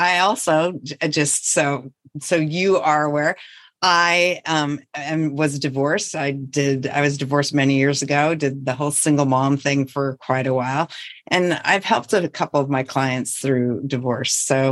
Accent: Montana, United States; So I'm born and raised in North Central Montana from a tiny farming and ranching community. So I'm a country girl at heart.

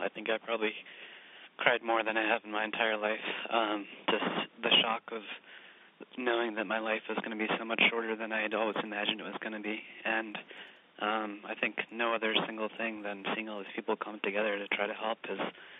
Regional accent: Connecticut, United States; now in San Francisco, United States; Actually, San Francisco, but I grew up in Connecticut.

